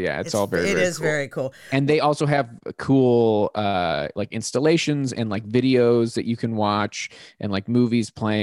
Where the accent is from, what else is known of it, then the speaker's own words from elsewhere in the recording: Pittsburgh, Pennsylvania, United States; I grew up in the North Hills. North Hills of Pittsburgh.